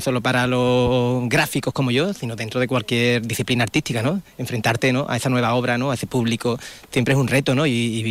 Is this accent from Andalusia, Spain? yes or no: yes; Jerez, Andalusia, Spain; El Portal es mi barriadita de 700 habitantes, de donde yo soy, de Jerez, una barriadita que está entre Jerez y el puerto de Santa María.